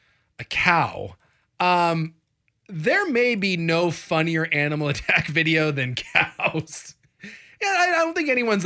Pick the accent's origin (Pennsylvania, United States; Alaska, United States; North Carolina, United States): Alaska, United States; When I was growing up in Alaska, we spent a lot of time up in like a bunch of national parks up there.